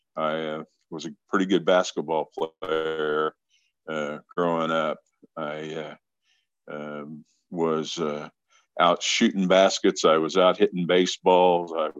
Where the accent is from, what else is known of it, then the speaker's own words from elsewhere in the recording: Kansas, United States; born there; I was pretty young when I was born. I was born in Kansas back in the early 50s. I'm an old man.